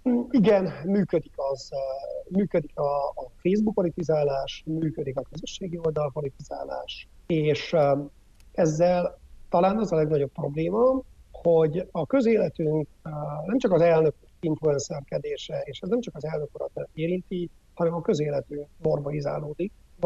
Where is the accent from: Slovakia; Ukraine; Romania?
Romania; Odorheiu Secuiesc, Harghita; Én azt gondolom, udvarhelyiként, hogy Székelyudvarhely nagyon sok szempontból elvesztette azt a helyzeti előnyét